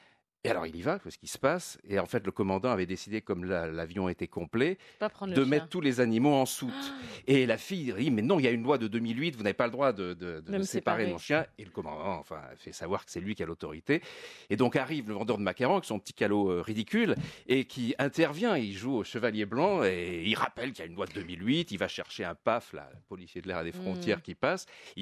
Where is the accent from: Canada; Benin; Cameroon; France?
France; Nice, Provence-Alpes-Côte d'Azur; born there; Oui, je suis né à Nice et je paye mes impôts en France.